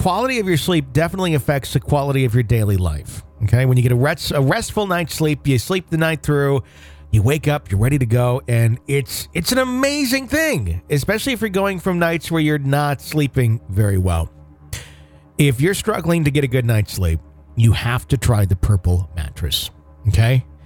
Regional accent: Yorkshire and the Humber, United Kingdom; I'm from East Yorkshire in the UK and I've lived here for all of my 51 years.

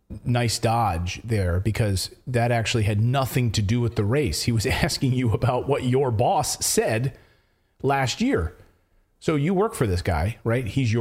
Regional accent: Pennsylvania, United States; And by the way, I'm from Pennsylvania.

